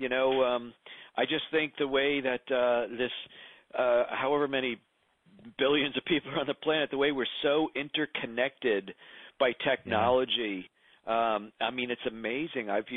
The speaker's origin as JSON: {"language": "English", "region": "New England", "country": "United States", "said": "I'm originally from New England."}